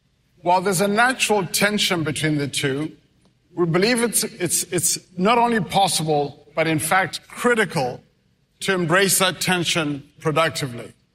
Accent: Zimbabwe; Growing up in Zimbabwe, I could not have imagined all

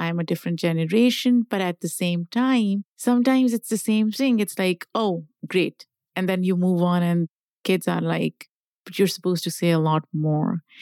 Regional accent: Pakistan; now in United States; I grew up in Pakistan.

